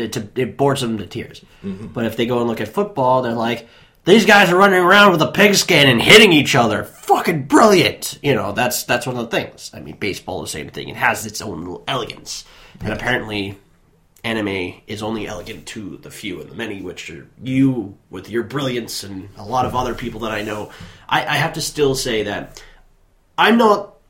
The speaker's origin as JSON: {"language": "English", "town": "Boston", "region": "Massachusetts", "country": "United States", "said": "I'm a Bostonian going, oh, what the fuck?"}